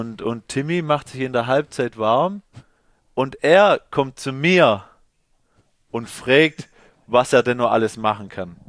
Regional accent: Dettingen an der Erms, Baden-Württemberg, Germany; Also er wohnt ja. jetzt in Dettingen-Ermst, da wo ich herkomme.

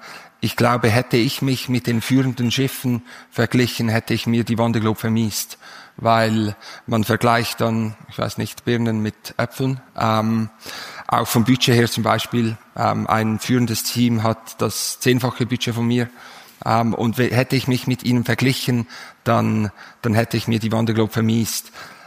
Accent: Switzerland; Als Schweizer kennt man vielleicht das Mittelmeer und denkt, das Mittelmeer ist groß.

